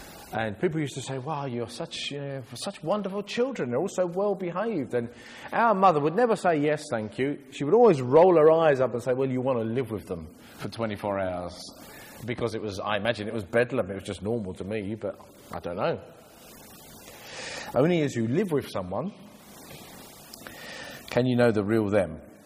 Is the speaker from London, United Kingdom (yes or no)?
yes; London, United Kingdom; born there; I was born in East London. My parents are 8 children, and so there was 10 of us in a little three-bedroomed council flat.